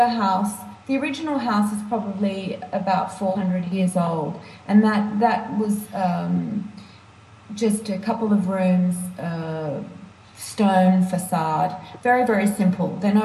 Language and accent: English; Australia; accent: Australian; now in France; Well, I've got a kind of strange accent these days with a bit of, you know, my Australian accent. And then when you live away, I think your accent alters.